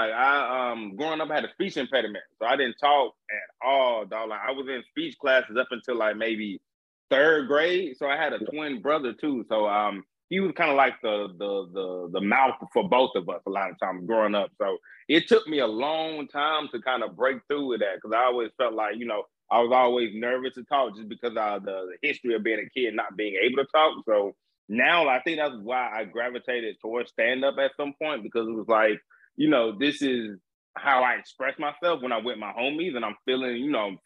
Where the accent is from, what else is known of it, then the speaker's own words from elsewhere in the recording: the South, United States; I can tell you about the South, but also, you know, I'm from the South